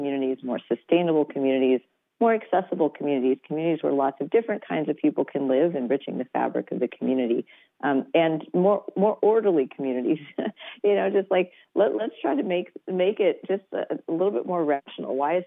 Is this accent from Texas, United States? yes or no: yes; Houston, Texas, United States; But growing up in Houston, which is a wonderful place with great food and great people, it's not very beautiful.